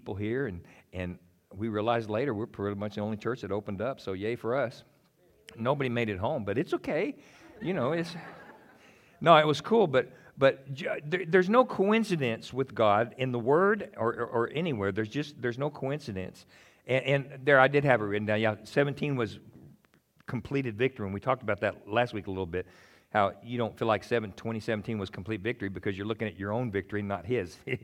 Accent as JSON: {"language": "English", "region": "Texas", "country": "United States", "said": "and so I'm just calling him Ehud because I'm a Texan."}